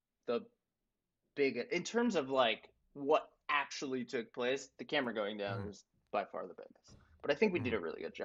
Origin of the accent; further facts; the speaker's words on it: New York, United States; I grew up in New York in Dutchess County, but all of my family on my dad's side is from the city.